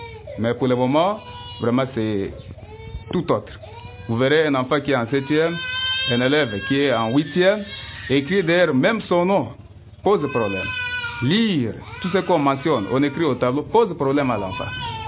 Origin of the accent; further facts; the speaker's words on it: DR Congo; ici chez nous en RDC